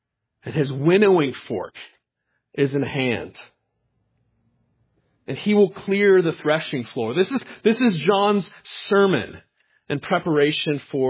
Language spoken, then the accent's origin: English; Pensacola, Florida, United States; you know that I grew up in Pensacola, Florida. Spent my high school years there.